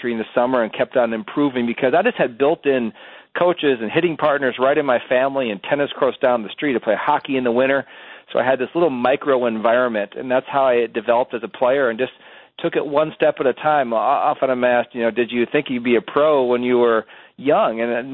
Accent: Deephaven, Minnesota, United States; where I grew up here in Minnesota was out in the western suburbs in the Deep Haven area.

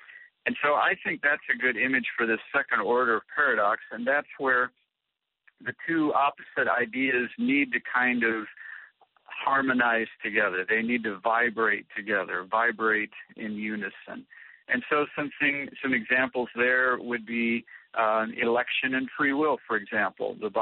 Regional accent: Nebraska, United States; when I was growing up in Nebraska, my grandfather would dig post holes for all the fences on the farm

